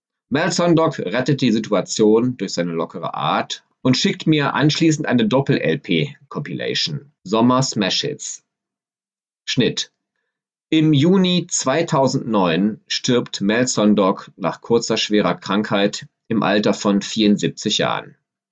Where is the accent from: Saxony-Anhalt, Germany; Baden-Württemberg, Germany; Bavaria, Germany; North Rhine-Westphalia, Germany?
North Rhine-Westphalia, Germany; Düsseldorf; an der Schadowstraße in Düsseldorf, meiner Heimatstadt.